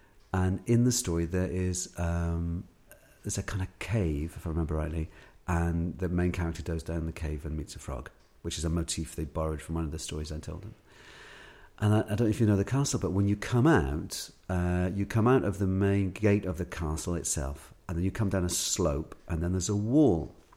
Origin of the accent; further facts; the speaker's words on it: Scotland, United Kingdom; born there; now in Wales; So even though I was born in Scotland, because I've lived here for most of my life